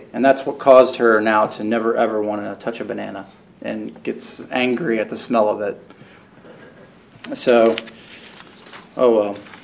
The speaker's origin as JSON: {"language": "English", "region": "England", "country": "United Kingdom", "said": "You know, we're English, so that's what we do. We get angry."}